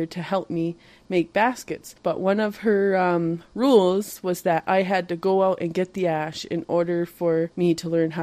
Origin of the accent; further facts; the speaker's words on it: Indian Island, Maine, United States; I'm from Indian Island, and I'm 30 years old.